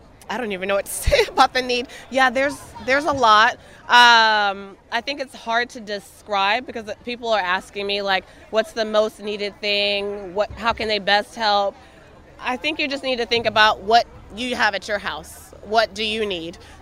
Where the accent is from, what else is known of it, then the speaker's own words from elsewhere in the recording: Atlanta, Georgia, United States; I'm actually from Atlanta, Georgia. I'm the founder of Free 99 Fridge.